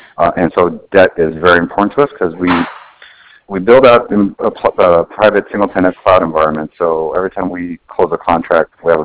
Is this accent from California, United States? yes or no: yes; California, United States; I live in the valley, but I grew up by the beach in South Bay.